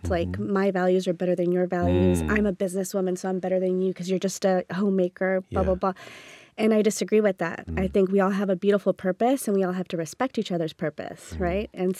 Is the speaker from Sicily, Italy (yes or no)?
yes; Sicily, Italy; growing up, you know, in Sicily, because I grew up partly in Sicily.